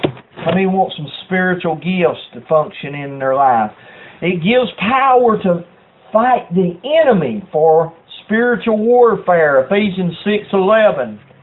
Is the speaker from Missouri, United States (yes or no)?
no; Canton, Georgia, United States; all of a sudden I'm from Canton, Georgia, old country boy, and God gives me the power to speak in your language.